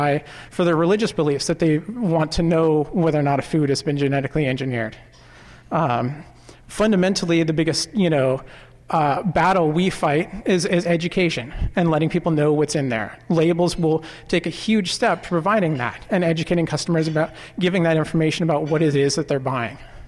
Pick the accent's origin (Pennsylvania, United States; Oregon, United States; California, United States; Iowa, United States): Oregon, United States; Portland; I'm from up in Portland, but I'm definitely a proud Oregonian for quite a few years now. I am transplanted from the Northwest, so I grew up son of a cheesemaker in the Northwest, so I'm Northwest proud for sure.